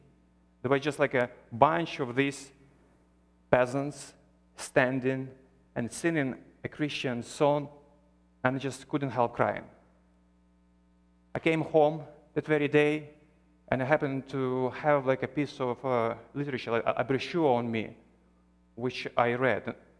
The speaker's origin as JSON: {"language": "English", "region": "Transnistria", "country": "Moldova", "said": "The place I come from is called Transnistria. And the reason it's called Transnistria is that it lays behind the Transnistrian River. It is a breakaway republic within Moldova that became so-called independent in 1991."}